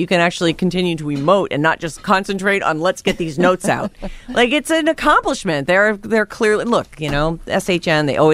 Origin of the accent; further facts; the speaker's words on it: Boston, Massachusetts, United States; moved away; I do love that town. That's where I grew up.